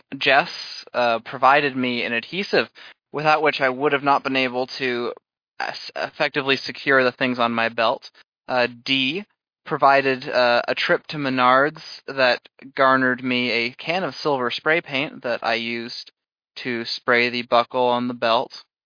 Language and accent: English; Geneva, Illinois, United States; which was a person back in my hometown of Geneva, Illinois.